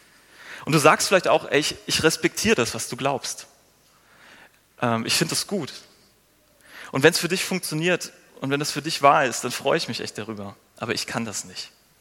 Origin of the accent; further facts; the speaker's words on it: Northern Germany, Germany; bin ich irgendwie nicht zu sowas fähig, so als Norddeutscher oder als Lehrerkind.